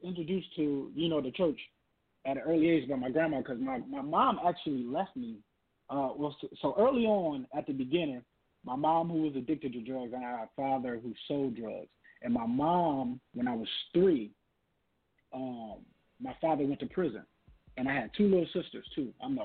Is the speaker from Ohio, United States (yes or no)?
yes; Toledo, Ohio, United States; I was born and raised in Toledo, Ohio. Yep. Grew up in foster care.